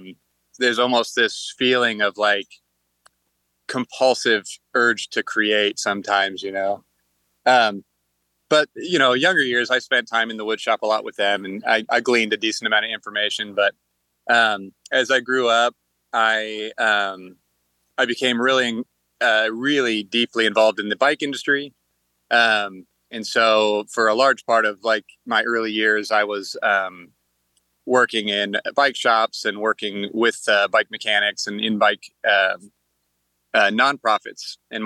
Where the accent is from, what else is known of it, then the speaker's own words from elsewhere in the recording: Westport, Indiana, United States; Well, I grew up outside of Columbus, Indiana, which is kind of a big architectural city in the Midwest. But I grew up in Westport, which is about 25 minutes outside of that.